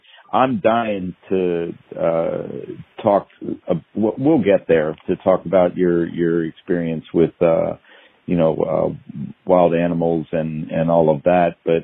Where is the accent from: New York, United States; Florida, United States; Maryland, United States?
Maryland, United States; Baltimore; I grew up in Baltimore.